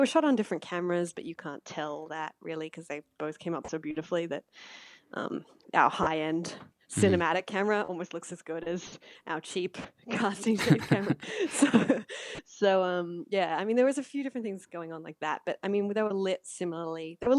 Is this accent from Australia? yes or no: yes; Australia; And I think that was my fascination with it as an Australian.